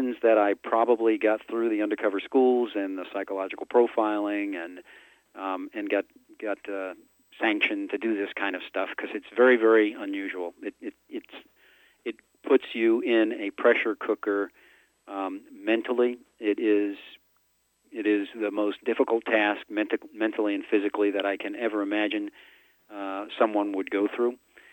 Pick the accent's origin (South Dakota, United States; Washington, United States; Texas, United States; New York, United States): New York, United States; Staten Island; I grew up in New York in on Staten Island, which is the smallest of the five boroughs.